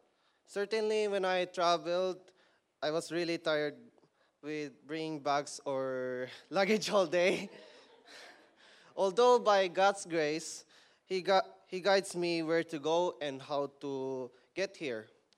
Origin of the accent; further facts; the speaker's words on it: Philippines; English is a second language; now in Japan; from Philippines.